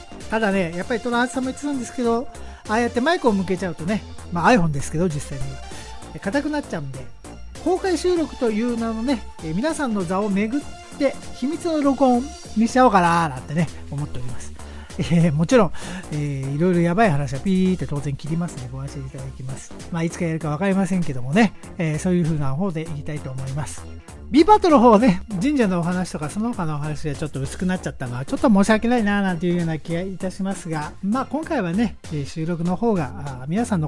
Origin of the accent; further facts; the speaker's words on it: Fuchu, Tokyo, Japan; 府中、ね、私の地元の多摩の府中でも、5月、やっぱり5日には大間さんが走るんですけどね。